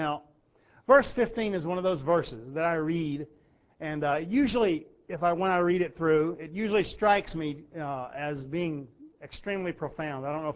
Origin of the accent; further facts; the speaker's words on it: United States; Now, folks, I've lived as an American my whole life. I've lived around Americans my whole life.